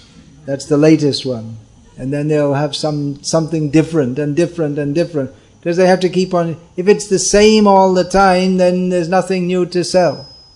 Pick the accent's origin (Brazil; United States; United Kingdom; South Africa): United Kingdom; England; I'm from England, and English people never like American English or Indian English. For that matter, we, from the south of England, we don't like Lancashire English or Geordie English, or a bit of snobbishness there.